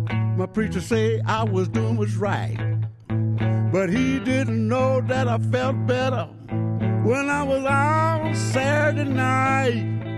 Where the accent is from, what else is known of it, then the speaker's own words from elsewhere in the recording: Louisiana, United States; Well, because, you know, I'm from Louisiana, and they got a lot of swamps out there